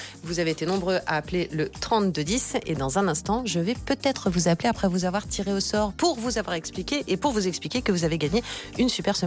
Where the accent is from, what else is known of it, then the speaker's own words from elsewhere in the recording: Normandy, France; si je peux me permettre en tant que Normande